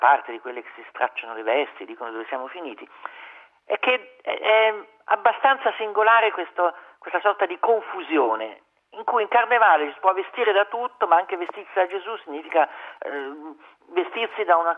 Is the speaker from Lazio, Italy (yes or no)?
no; Umbria, Italy; vengo dall'Umbria francescana